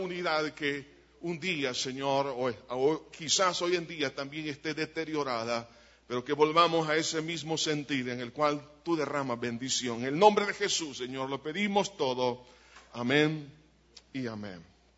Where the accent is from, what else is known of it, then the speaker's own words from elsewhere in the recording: El Salvador; que no exista ni nada que nos separe como salvadoreños